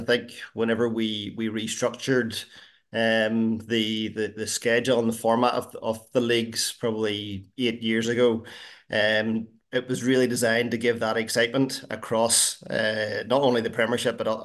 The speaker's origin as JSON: {"language": "English", "town": "Larne", "region": "Northern Ireland", "country": "United Kingdom", "tie": "born or raised there", "said": "both at my hometown club at Larne and then later for Ballyclare."}